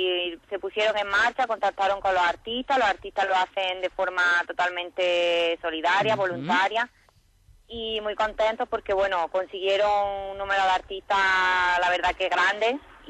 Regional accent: Cambil, Andalusia, Spain; now in Jaén, Spain; nosotros vivimos en Jaén y ellas viajaban aquí en vacaciones y a mi pueblo, a Cambil

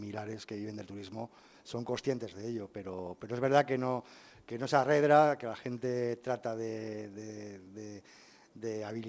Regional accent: Benidorm, Valencian Community, Spain; he estado en Benidorm, y que sabéis que es mi pueblo

